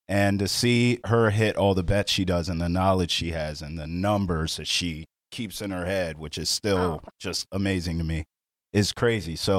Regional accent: Washington, District of Columbia, United States; of DC radio, which was an emotional day for me, to be honest, to say goodbye to that audience and my hometown. I mean, it's the first time for me leaving the nest, too.

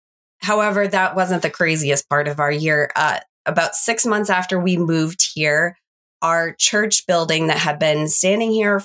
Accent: New Hampshire, United States; also born or lived in Virginia; Mostly in New Hampshire, with the exception of 3 years in Virginia.

